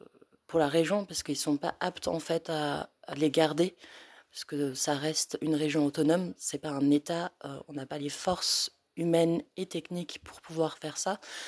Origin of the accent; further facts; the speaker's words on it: Southeastern Anatolia, Turkey; je viens du Kurdistan occupé actuellement par la Turquie, donc le Bakour.